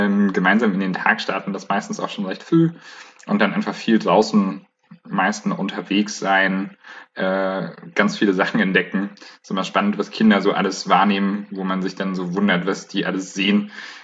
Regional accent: Bayreuth, Bavaria, Germany; now in Leipzig, Germany; Ich komme ursprünglich aus Bayreuth, wohne aber gerade in Leipzig

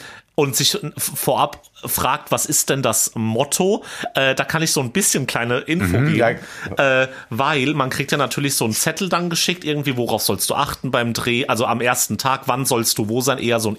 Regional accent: Hesse, Germany; ich war in meiner Heimat im Vogelsberg, im Nachbarkaff in Eichelsachsen, auf dem Weihnachtsmarkt.

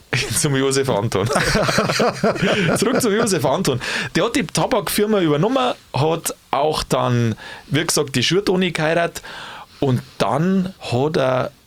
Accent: Munich, Bavaria, Germany; dann gehst du da bei uns in München

